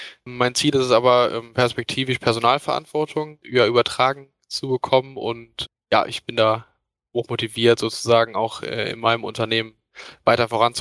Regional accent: North Rhine-Westphalia, Germany; ich bin 23 Jahre alt. Ich komme aus der Nähe von Köln

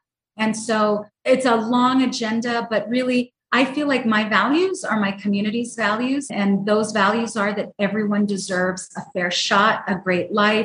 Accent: El Paso, Texas, United States; I am born and raised in El Paso, Texas. I raised my kids in El Paso, Texas. I'm a third generation El Pasoan. I am truly a woman of the border.

